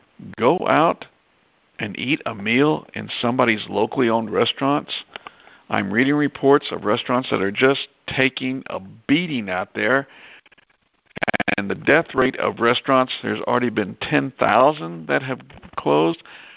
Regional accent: Arkansas, United States; also born or lived in Florida; left the state of Florida, and moved to my home state of Arkansas. I live on a mountain that overlooks the town that I grew up in.

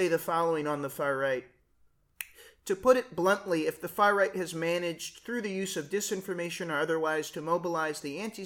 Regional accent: United States; So, as an American, I was trying to find a quote.

